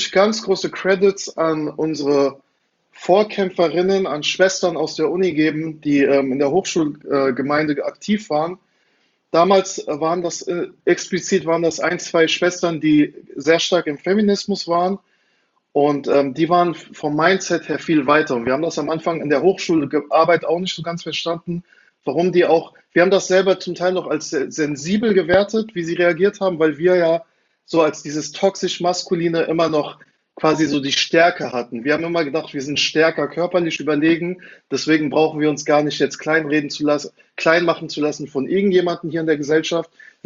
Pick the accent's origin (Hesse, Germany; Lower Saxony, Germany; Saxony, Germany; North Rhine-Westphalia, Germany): Hesse, Germany; Frankfurt; ich bin selber in Frankfurt aufgewachsen